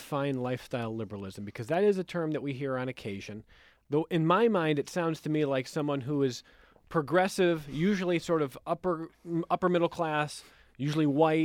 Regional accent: Cleveland, Ohio, United States; So I grew up in the Fairport of Cleveland, a suburb of Cleveland, Ohio

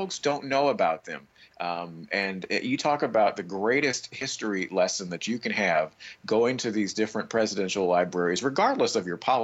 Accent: St. Louis, Missouri, United States; Since I'm from St. Louis, I always tell people, and it's certainly in the book, is you have to go to the top of the Gateway Arch.

